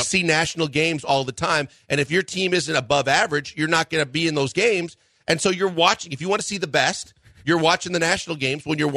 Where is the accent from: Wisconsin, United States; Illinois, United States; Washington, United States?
Wisconsin, United States; growing up, and growing up in Wisconsin all the way almost until I got to college